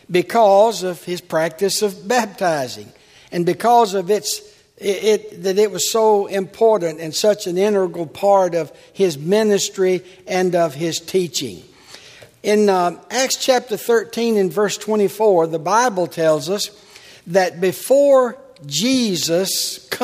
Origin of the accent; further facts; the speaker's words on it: Tallahassee, Florida, United States; I've been teaching this series at Tallahassee, my hometown.